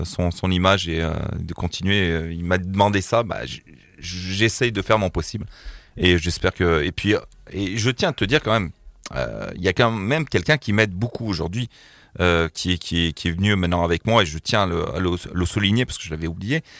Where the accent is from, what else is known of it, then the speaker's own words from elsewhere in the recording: Grenoble, Auvergne-Rhône-Alpes, France; je suis de Grenoble, hein, mm-hmm, à la base, hein.